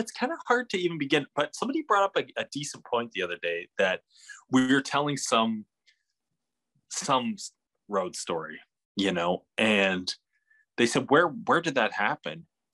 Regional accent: Canada; I don't really read Fahrenheit very well, you know, obviously I'm Canadian.

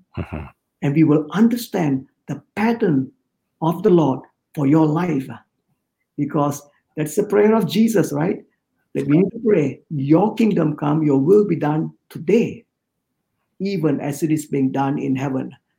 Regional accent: Singapore; I'm from Singapore. And, you know, in Singapore, there are no mountains, no lakes, some few hills here and there. And it's very, very built up.

